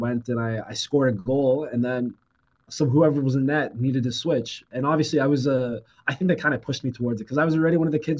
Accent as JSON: {"language": "English", "town": "Oakville", "region": "Ontario", "country": "Canada", "said": "So, I'm local kid. I'm from, let's say not local, but just around here. I'm from Oakville, 30 minutes from here."}